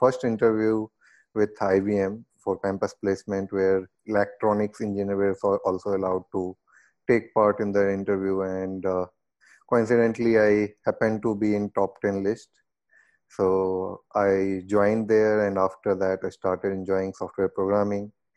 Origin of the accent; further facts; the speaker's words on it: Pune, Maharashtra, India; So I'm basically from Pune, India